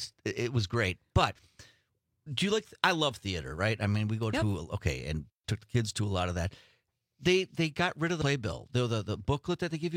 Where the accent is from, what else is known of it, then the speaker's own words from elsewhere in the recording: Two Rivers, Wisconsin, United States; I have four brothers, and we grew up in Two Rivers, and we went to the house where we grew up, and we had two houses.